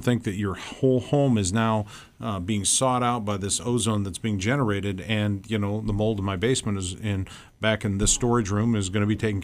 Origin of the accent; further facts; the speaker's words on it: Iowa, United States; I grew up in North Central Iowa, so that's where I went.